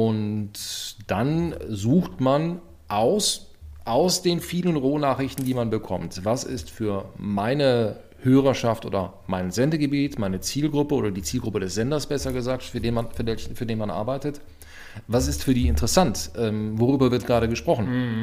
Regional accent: Wallonia, Belgium; Also ich bin ja aus Belgien und da war, also grenznäher muss man dazu sagen, also bei Köln, Aachen-Köln.

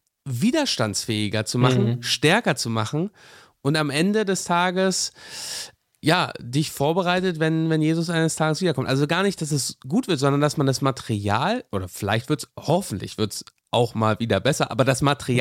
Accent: Berlin, Germany; Also ich komme aus Berlin, aber ich bin jetzt in einem Dorf.

